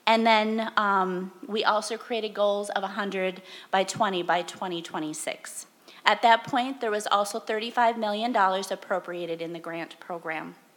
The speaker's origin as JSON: {"language": "English", "town": "Lewiston", "region": "Minnesota", "country": "United States", "said": "Greater Minnesota girl, and for those of you who knew Southeast Minnesota, the other side of Highway 14, I'm from Winona County in a little area called Lewiston."}